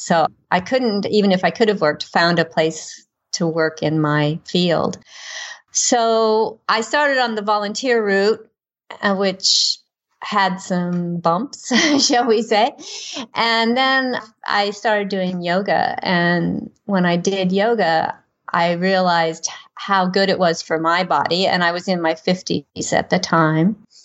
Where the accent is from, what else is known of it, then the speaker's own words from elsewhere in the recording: United States; now in Newcastle, Australia; Probably from you can tell from my accent that I'm actually from the United States, but I've lived in Australia for 17 years and I'm now down in Newcastle on the coast.